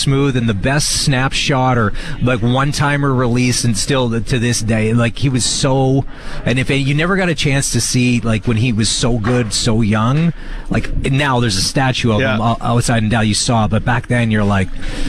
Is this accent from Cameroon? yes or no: no; Saskatoon, Saskatchewan, Canada; also born or lived in Moose Jaw; But we grew up in Saskatoon, and I lived in Moose Jaw.